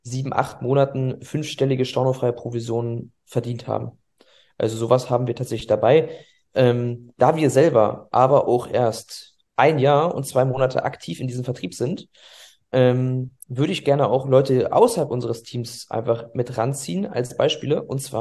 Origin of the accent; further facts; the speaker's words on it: Magdeburg, Saxony-Anhalt, Germany; ich spreche jetzt mal hier für uns, für den Osten, ich komme aus Magdeburg